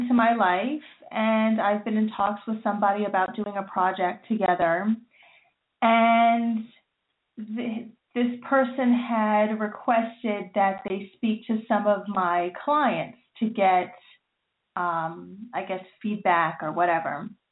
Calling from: New York, United States; Hi, I'm calling from New York.

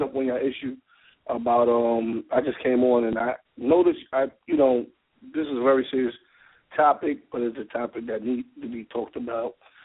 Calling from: Houston, Texas, United States; I'm calling from Houston.

